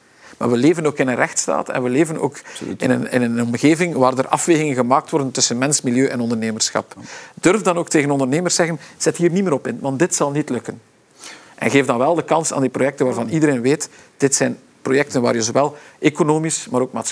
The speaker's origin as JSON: {"language": "Dutch", "region": "West Flanders", "country": "Belgium", "said": "en ik durf dat zeggen als West-Vlaming"}